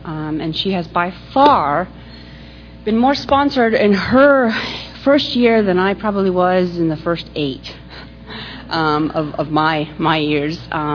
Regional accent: Poland; I am originally from Europe. I'm originally from Poland, and my parents were political refugees fleeing communism.

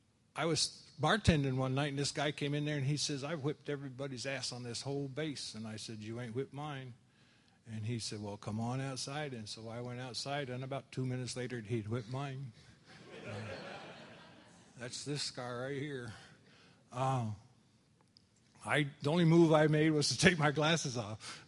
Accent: Vermont, United States; And I grew up in Vermont

